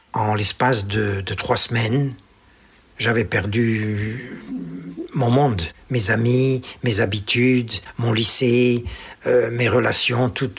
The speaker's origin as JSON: {"language": "French", "country": "Algeria", "accent": "pied-noir", "lives_now": "France", "said": "Et le fait de mon accent pieds-noirs, j'ai ressenti quelques moments d'antipathie qui m'ont fait penser que je n'étais pas le bienvenu, quoi."}